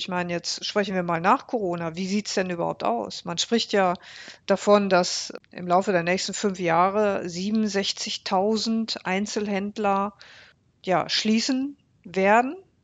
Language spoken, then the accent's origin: German; Bocholt, North Rhine-Westphalia, Germany; Ich sitze hier gerade in einem Coworking Space mitten in der Innenstadt von Bocholt, meiner Heimatstadt.